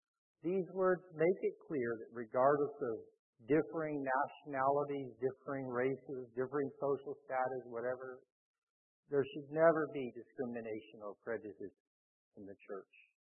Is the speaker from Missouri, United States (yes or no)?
yes; Camden, Missouri, United States; When I was growing up in Camden, Missouri, Mom always took my brother and me to worship at St. Munchen's Catholic Church.